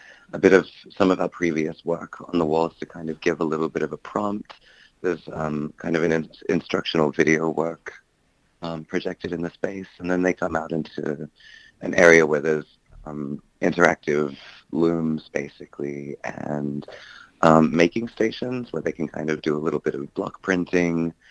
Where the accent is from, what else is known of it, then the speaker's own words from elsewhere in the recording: Melbourne, Victoria, Australia; also born or lived in United States; I'm from Melbourne originally, but I spent a fair bit of time as a kid growing up in the US a little bit.